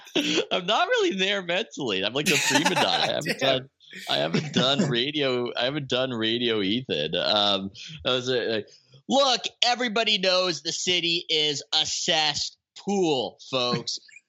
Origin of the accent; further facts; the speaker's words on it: La Jolla, California, United States; when I was growing up in La Jolla, I would just hear things about what people were like there.